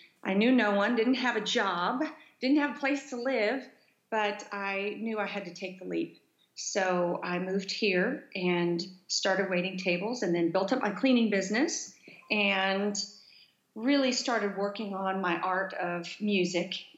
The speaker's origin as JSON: {"language": "English", "region": "California", "country": "United States", "tie": "born or raised there", "also_born_or_lived": "Oklahoma", "said": "I was born in Oklahoma, and then I was raised on a farm in the desert, high desert in California."}